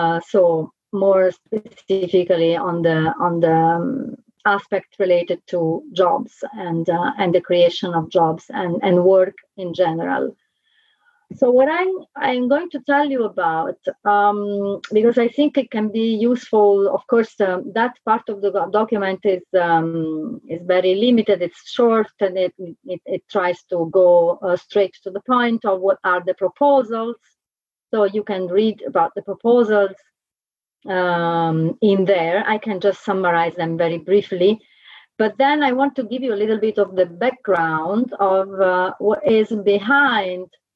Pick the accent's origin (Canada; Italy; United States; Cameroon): Italy; English is a second language; now in Portugal; I'm from Italy originally, but I work in Portugal.